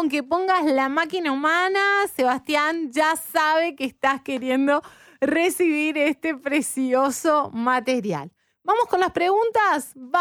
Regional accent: Uruguay; Yo soy uruguaya también, ¿no? Entonces, es típico de Uruguay el pan con manteca.

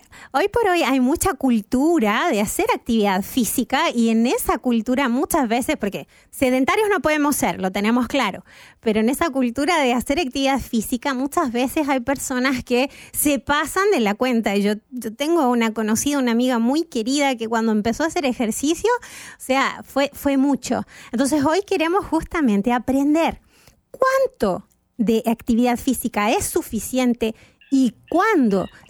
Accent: Chile; Yo no nací en Chile, pero mi familia es chilena, crecí más bien en Chile.

